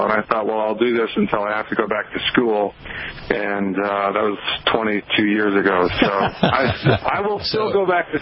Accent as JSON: {"language": "English", "region": "Minnesota", "country": "United States", "said": "I'm from Minnesota, and I dropped out of college after my second year, and I was intending to do it just for a brief spell."}